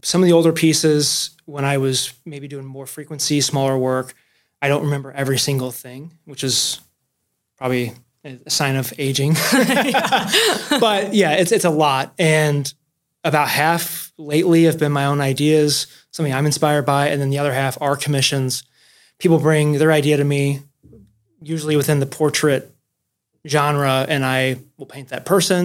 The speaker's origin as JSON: {"language": "English", "town": "St. Louis", "region": "Missouri", "country": "United States", "tie": "born or raised there", "said": "So I'm from St. Louis. I grew up in a very sports heavy city that's in my blood."}